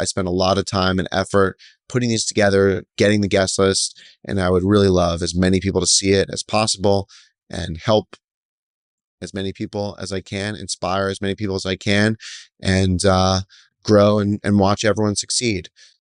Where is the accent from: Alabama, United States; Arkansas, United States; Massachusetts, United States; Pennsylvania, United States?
Pennsylvania, United States; Philadelphia; I grew up in Philadelphia.